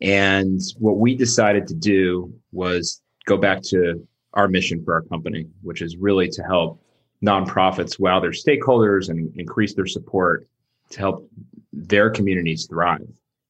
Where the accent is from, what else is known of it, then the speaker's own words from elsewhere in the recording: New Jersey, United States; Yeah, well, I grew up in New Jersey and I met my wife in Washington, D.C. on the first day of classes in the cafeteria